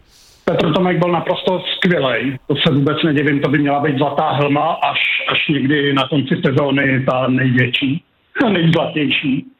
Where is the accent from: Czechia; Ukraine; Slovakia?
Czechia; Jindřichův Hradec, South Bohemian Region; já jsem fanoušek hokeje, já jsem od Jindřichova Hradce